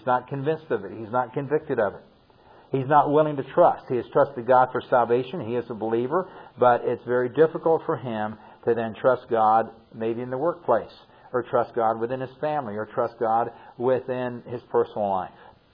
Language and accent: English; Southwest, United States; You know, I grew up in the Southwest, and the Hopi Indian Kachinas to me are really fascinating